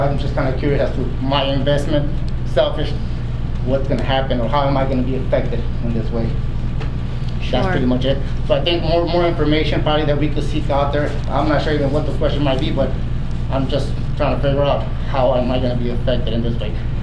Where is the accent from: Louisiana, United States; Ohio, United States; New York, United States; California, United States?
California, United States; Los Angeles; I grew up in East LA.